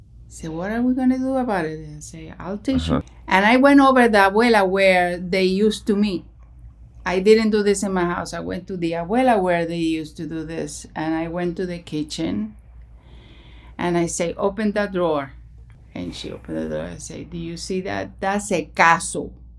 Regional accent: Cuba; moved away as an adult; Well, I grew up in Cuba until I was 18 years old.

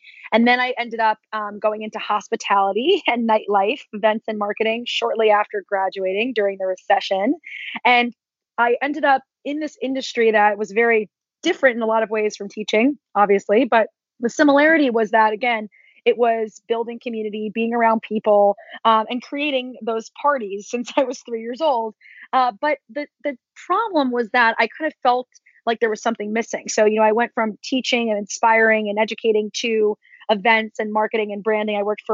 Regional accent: New Jersey, United States; And I grew up in New Jersey in a 6,000 person town.

